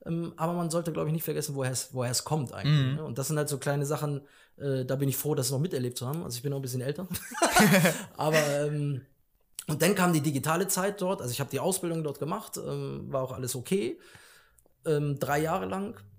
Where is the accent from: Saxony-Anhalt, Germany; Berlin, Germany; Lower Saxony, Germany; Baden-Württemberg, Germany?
Lower Saxony, Germany; Hanover; Ich bin Hannoveraner, genau.